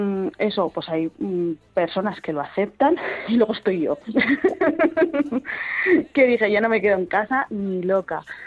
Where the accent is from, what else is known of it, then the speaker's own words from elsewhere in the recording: Zaragoza, Aragon, Spain; born there; Bueno, a ver, yo soy nacida en Zaragoza.